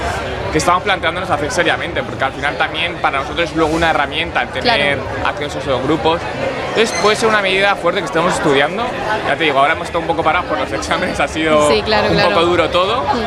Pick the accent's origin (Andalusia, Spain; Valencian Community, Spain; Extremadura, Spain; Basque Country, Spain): Valencian Community, Spain; Elche; A ver, en mi caso yo soy alicantino, soy ilicitano, entonces sí. Claro, yo vivo aquí abajo.